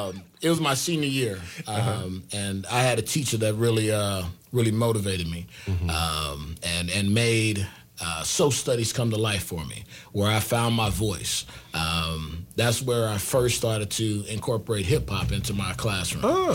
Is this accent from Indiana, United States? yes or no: yes; Michigan City, Indiana, United States; I grew up in Michigan City, Indiana